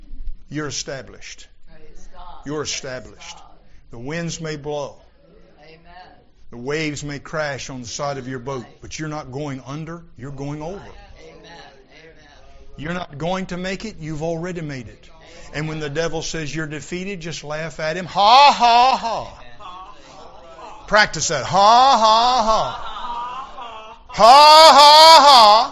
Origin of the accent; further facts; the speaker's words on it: Vienna, Maryland, United States; Now, when I was a boy scout, in Vienna, Maryland, Troop 187, He All Salutes, my hometown.